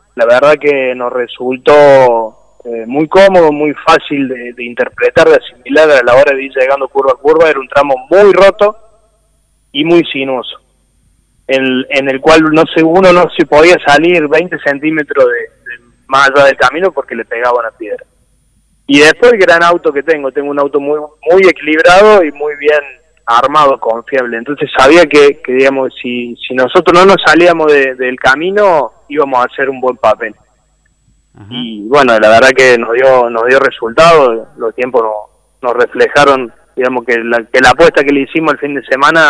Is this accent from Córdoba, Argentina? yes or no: yes; Río Ceballos, Córdoba, Argentina; en Río Ceballo, de donde yo soy.